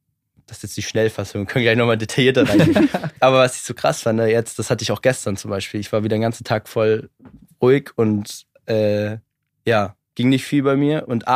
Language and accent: German; Stuttgart, Baden-Württemberg, Germany